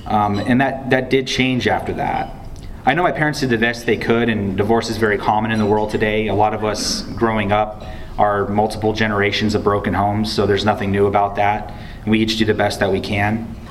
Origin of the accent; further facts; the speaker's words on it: Houston, Texas, United States; also born or lived in San Antonio; I was born in San Antonio, Texas in 1986. My family and I lived there for about 3 years when we moved to Houston. I was very young when I moved here